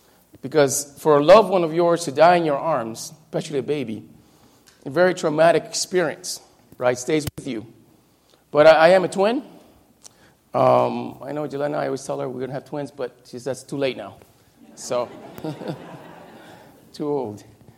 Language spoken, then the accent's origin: English; Caguas, Puerto Rico; born there; I was born in Caguas, Puerto Rico, okay?